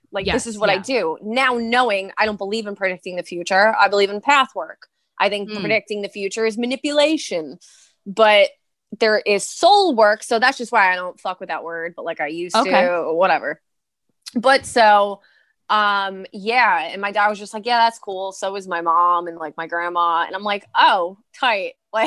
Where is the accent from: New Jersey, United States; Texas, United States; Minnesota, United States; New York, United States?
New York, United States; Brooklyn; also born or lived in Staten Island; Yeah. I'm from Brooklyn, Staten Island.